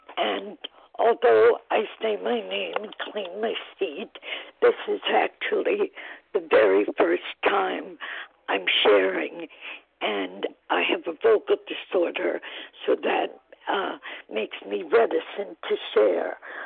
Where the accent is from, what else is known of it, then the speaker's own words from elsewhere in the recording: New York, United States; I'm from New York, Rockland County. And my county is very small.